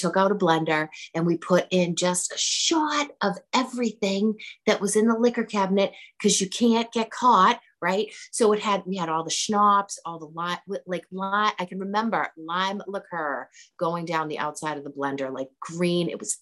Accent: Winchester, Massachusetts, United States; I'm from Boston. I got sober, actually. I went to a lot of meetings in the Back Bay. I was going to Emerson when I got sober. But I grew up in Winchester

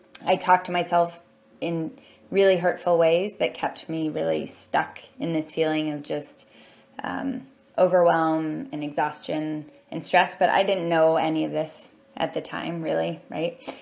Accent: Columbus, Ohio, United States; Well, I came from Ohio, from Columbus, Ohio.

